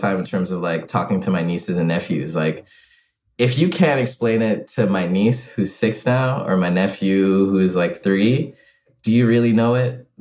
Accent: Ghana; growing up in Ghana, the only thing that was holding me and my friends back from feeling like we lived in a utopia

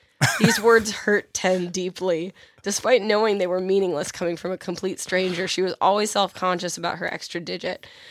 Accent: Missouri, United States; and no, I'm not from Tennessee. I'm from Missouri.

